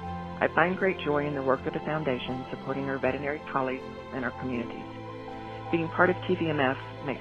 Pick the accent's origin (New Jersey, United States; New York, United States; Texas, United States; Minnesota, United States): Texas, United States; Houston; I'm from Houston, Texas.